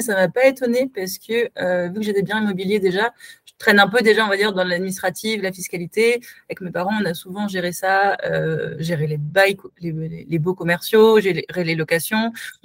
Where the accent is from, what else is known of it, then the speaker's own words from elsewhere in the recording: Dijon, Bourgogne-Franche-Comté, France; parce que je viens de Dijon